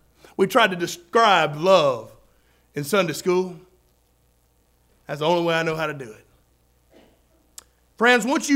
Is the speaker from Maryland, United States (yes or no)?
no; Florida, United States; now I came from Florida and I know that ain't nowhere like Alabama, amen?